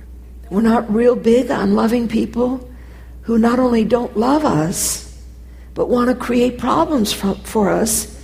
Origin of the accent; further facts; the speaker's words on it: United States; And it would particularly not be easy for me as an American to go to that country and learn a new way of living.